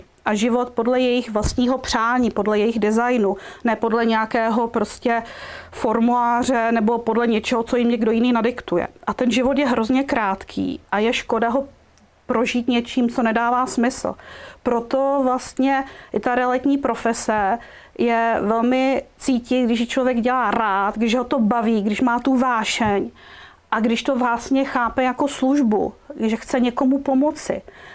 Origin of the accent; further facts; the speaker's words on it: Moravia, Czechia; ta základní hodnota je mi velmi blízká, protože jsem z Moravy